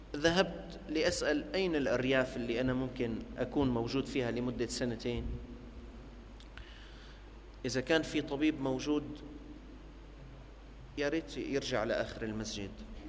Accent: Syria; أنا ابن الشام لا أعرف بيت سوا، عمري 18 أو 19 أو 22 سنة كنت

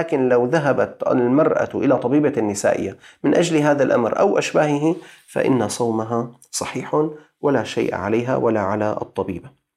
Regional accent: Syria; عندنا في الشام هي طعام مسكين، بدك تطعمه وجبتين مشبعتين اليوم، قدرت كمان عندنا قبل أيام 3500، ما يساوي تقريبا 3500 ليرة سورية

